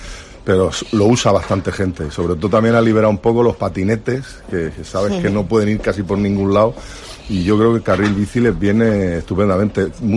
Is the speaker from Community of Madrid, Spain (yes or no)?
yes; Madrid, Community of Madrid, Spain; now in La Manga, Spain; Dijeron de Madrid al cielo y yo me vine de Madrid a La Manga.